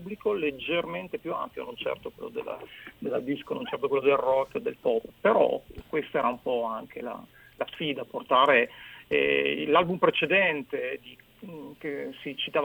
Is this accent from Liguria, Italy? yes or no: no; Parma, Emilia-Romagna, Italy; effettivamente siamo tutti nati, credo che siamo tutti nati a Parma.